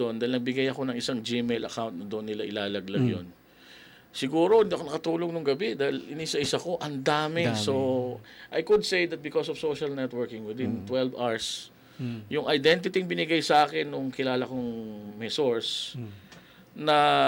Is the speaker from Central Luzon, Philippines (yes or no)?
yes; Central Luzon, Philippines; Kami, taga Tarlac kami.